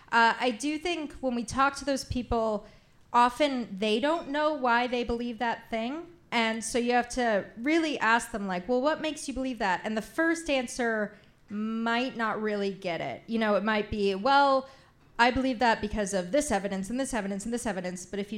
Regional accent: Maine, United States; I'm from Maine.

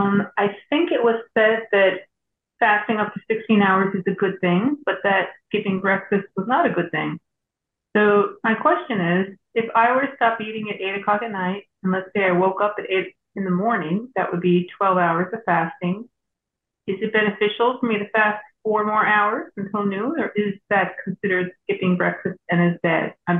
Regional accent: New York, United States; from New York

